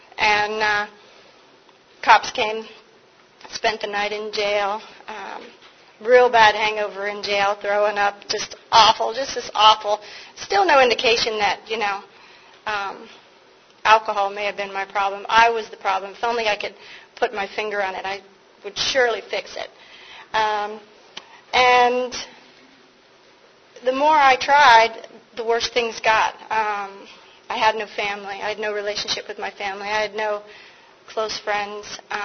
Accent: Pittsburgh, Pennsylvania, United States; And I'm from Pittsburgh. Al's from Pittsburgh, too.

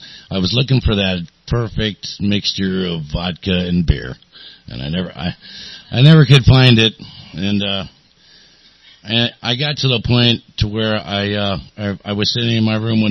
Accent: San Diego, California, United States; Yeah, I'm from San Diego. I grew up here most of my life. There's about 5 years that I wasn't here in other states.

